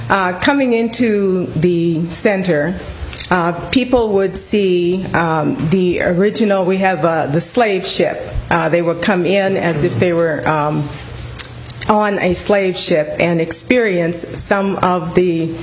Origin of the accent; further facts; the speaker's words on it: Madison, Wisconsin, United States; I have been in this community for about 5 years. I come from Madison, Wisconsin.